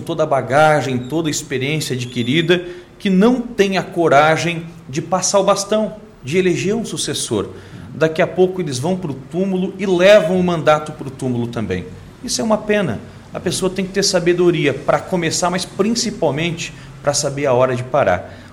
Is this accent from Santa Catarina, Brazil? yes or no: yes; Ituporanga, Santa Catarina, Brazil; Eu sou natural da região de Tuporanga, então minha família ainda trabalha na roça, planta cebola